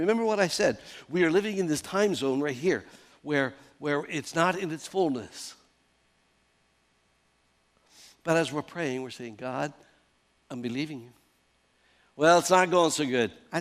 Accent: Irwin, Pennsylvania, United States; I'm not from Pittsburgh. I'm from a little town outside of Pittsburgh. She said, really? Where? I said, Irwin.

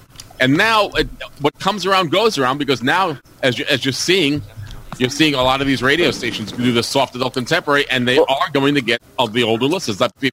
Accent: New York City, New York, United States; I was a kid growing up in New York City.

